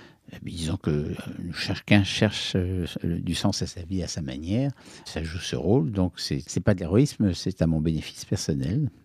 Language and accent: French; London, United Kingdom; moi je suis de Londres